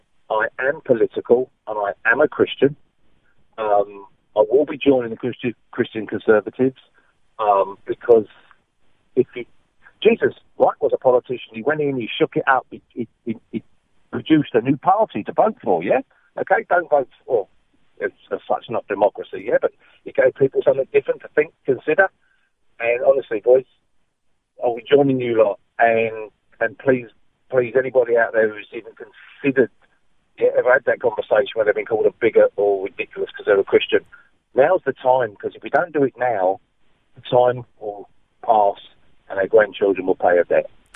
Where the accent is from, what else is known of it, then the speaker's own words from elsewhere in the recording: England, United Kingdom; moved away; You can tell by my voice, I'm an Englishman. So, unfortunately, my country of birth is about 8 or 9 years further down a bad road